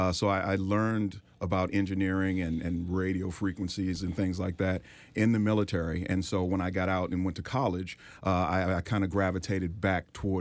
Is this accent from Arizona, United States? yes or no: no; Washington, District of Columbia, United States; I grew up in Northeast Washington, D.C. My mother's family is from Washington. I grew up in the Carver Terrace neighborhood.